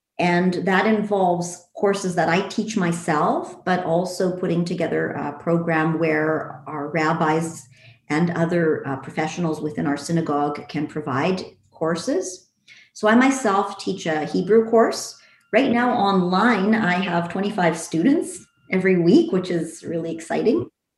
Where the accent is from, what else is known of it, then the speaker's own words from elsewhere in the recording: Winnipeg, Manitoba, Canada; also born or lived in France; So I grew up in Winnipeg and I went to French immersion.